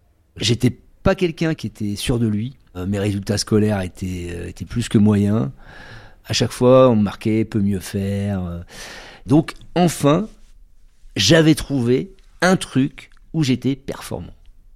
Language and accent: French; Bordeaux, Nouvelle-Aquitaine, France; je suis originaire de Bordeaux